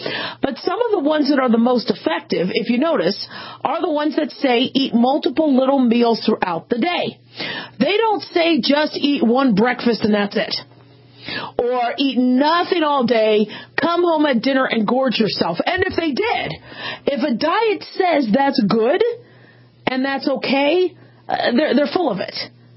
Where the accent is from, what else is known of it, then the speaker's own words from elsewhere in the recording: Phoenix, Arizona, United States; And I grew up in Phoenix, Arizona, so we were always sweating and dehydrated and undergoing heat shock